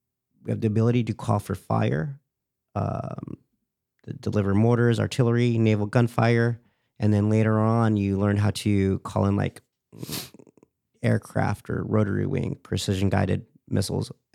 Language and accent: English; West Hills, California, United States; I was born here in California, West Hills, California. You know? Yeah.